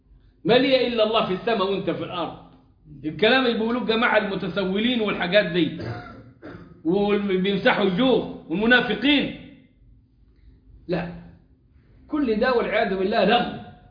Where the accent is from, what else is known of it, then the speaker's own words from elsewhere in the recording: Egypt; عندنا كمصريين